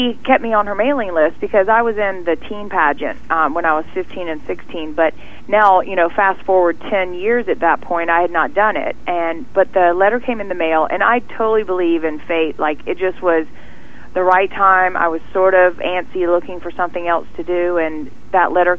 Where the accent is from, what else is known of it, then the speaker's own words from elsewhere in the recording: South Carolina, United States; now in California, United States; I love California, but I'm from South Carolina originally.